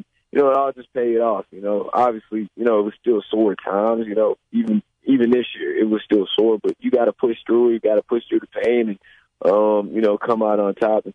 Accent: Texas, United States; because I grew up in Texas, so cost of living there is very cheap.

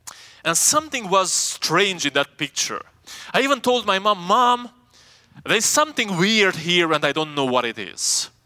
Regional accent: Romania; now in United States; Since I moved from Romania to the US, I only had the chance to visit my home country, my country of origin.

